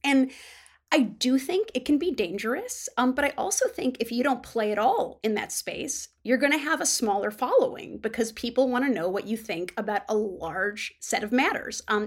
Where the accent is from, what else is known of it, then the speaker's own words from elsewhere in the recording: Midwest, United States; Well, as a Midwesterner, we do that anyway. that's just what happens in the middle of the country.